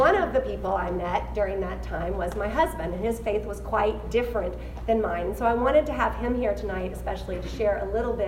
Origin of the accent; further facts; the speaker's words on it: the South, United States; But for me, I came from the South, a little Southerner from the Bible Belt.